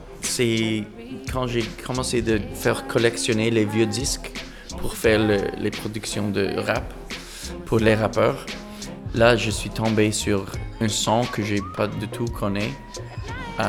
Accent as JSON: {"language": "French", "town": "Montreal", "region": "Quebec", "country": "Canada", "tie": "born or raised there", "said": "je viens de Montréal et je viens d'un monde où il y a beaucoup de gens différents, beaucoup de langues, beaucoup de styles, beaucoup de cultures, beaucoup d'histoires."}